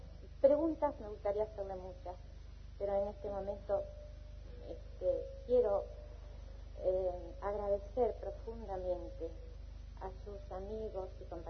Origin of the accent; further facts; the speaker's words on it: Rosario, Santa Fe, Argentina; Padre, yo soy de Rosario.